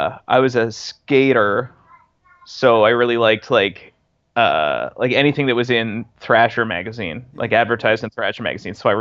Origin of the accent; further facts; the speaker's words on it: Toronto, Ontario, Canada; born there; Okay, well, I was born in Toronto, where I live.